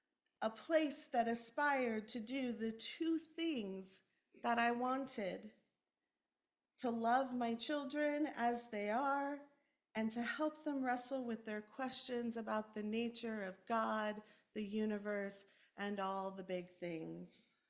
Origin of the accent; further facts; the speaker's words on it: Kansas, United States; Growing up in Kansas, the story of the Wizard of Oz is one that is woven through the memories of my childhood.